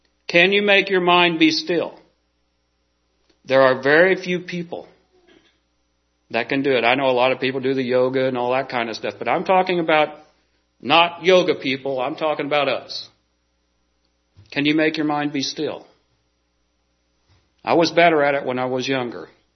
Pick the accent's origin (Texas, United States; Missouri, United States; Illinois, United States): Missouri, United States; I grew up down in South Central Missouri where the water was clear, even if you turned over stones.